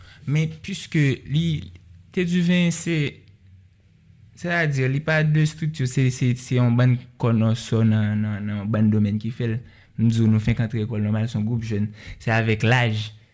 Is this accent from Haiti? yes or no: yes; Haiti; en tant que peuple, en tant qu'haïtien